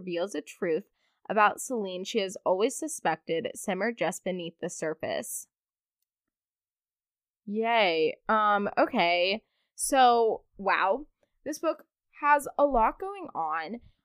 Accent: Kentucky, United States; I love how I'm saying Southern charm and I'm literally from Kentucky. I don't know, I don't consider myself that Southern. I guess some people would say otherwise. Some people would say I have an accent.

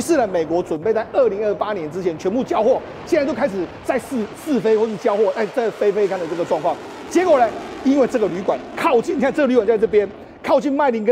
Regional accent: Switzerland; 应该就是我们瑞士人都习惯

